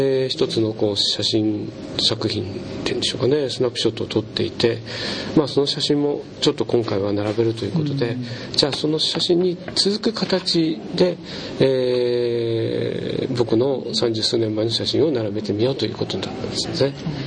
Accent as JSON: {"language": "Japanese", "town": "Koto", "region": "Tokyo", "country": "Japan", "said": "元々僕は江東区の出身だ"}